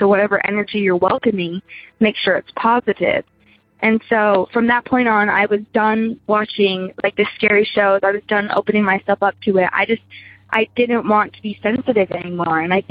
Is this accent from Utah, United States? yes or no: yes; Utah, United States; And my dad, you know, growing up in Utah, you'd think we'd be religious, but we're actually not.